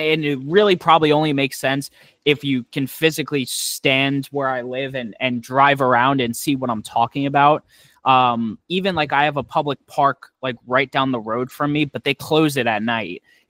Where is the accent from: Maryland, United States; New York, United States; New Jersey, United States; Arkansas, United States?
New York, United States; New York City; so I came from New York City. So in Queens, you can't do a damn thing.